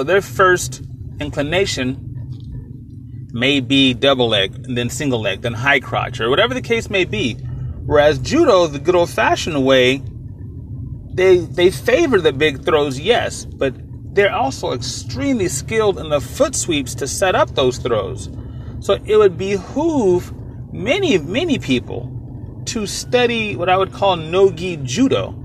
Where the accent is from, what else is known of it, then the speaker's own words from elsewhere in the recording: San Diego, California, United States; but I'm from Southeast San Diego